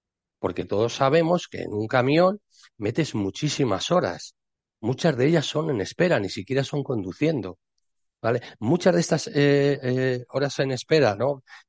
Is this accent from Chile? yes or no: no; Spain; La cuestión es que, vale, estamos en España, somos españoles.